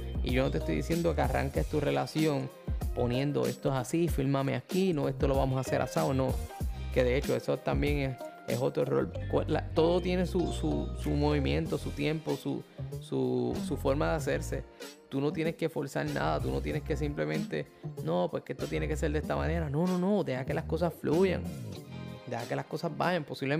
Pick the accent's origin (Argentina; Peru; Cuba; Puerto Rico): Puerto Rico; desde mi pueblo aquí en Puerto Rico hasta el pueblo donde vivía la que ahora es mi esposa